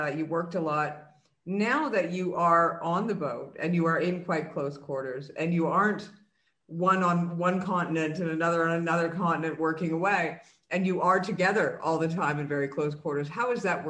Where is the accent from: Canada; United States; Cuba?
Canada; I'm Canadian